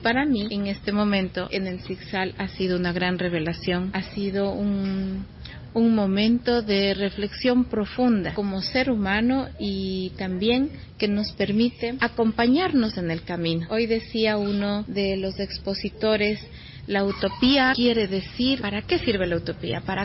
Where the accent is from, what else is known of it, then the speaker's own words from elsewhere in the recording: Ecuador; de Ecuador